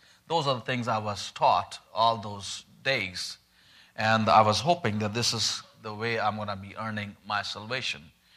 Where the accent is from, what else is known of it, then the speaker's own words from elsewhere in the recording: Pakistan; first language Punjabi; English is a second language; I was born right in the middle of the country, grew up there, and as I was growing up in Pakistan, went in a government school, public school, where Islamic studies is compulsory.